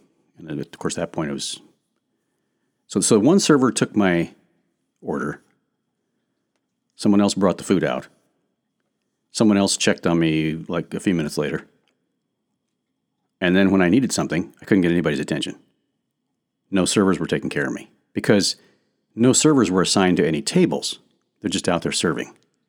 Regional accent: United States; because I'm American, I expect to have ice in my soda pop.

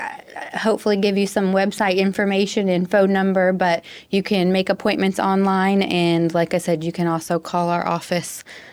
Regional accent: Virginia, United States; also born or lived in Texas; Yeah, I'm from Virginia. I was born in Texas, but raised in Virginia my whole life. And then I went to medical school and undergrad in Virginia.

